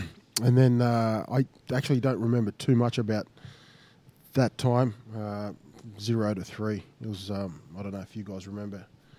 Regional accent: Brisbane, Queensland, Australia; as a young guy, and as growing up in Brisbane, in Queensland, sort of get indoctrinated into rugby league.

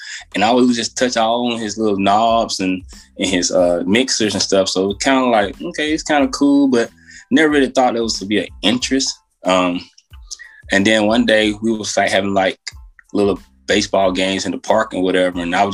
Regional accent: Haddock, Georgia, United States; now in Atlanta, United States; I'm originally from Haddock, Georgia. This is in between Macon and Millersville, Georgia. Currently residing in Atlanta area.

